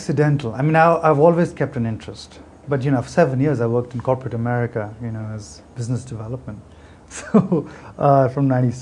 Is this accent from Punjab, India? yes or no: yes; Punjab, India; Well, I mean, I grew up in Punjab, which is a region in India